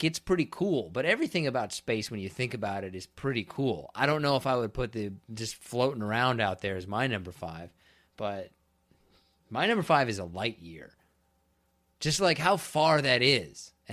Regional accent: Kansas, United States; And I've had Kansas, because I'm from Kansas, I've had Kansas City barbecue

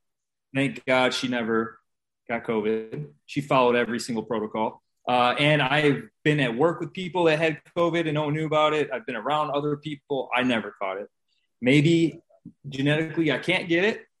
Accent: Indiana, United States; White, and I'm from Indiana.

